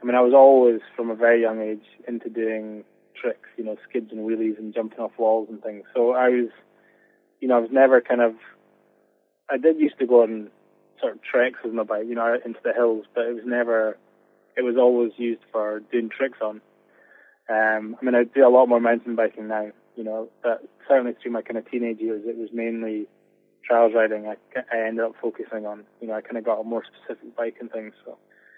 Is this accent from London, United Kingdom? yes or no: no; Isle of Skye, Scotland, United Kingdom; I'm from the Isle of Skye, so I just sort of focused on riding trials, but just in my local village